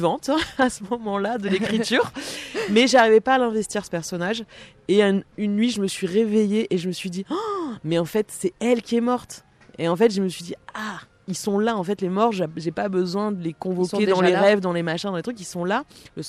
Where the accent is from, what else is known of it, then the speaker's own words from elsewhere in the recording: Algiers, Algiers Province, Algeria; j'avais pris la décision de retourner filmer à Alger, ma ville natale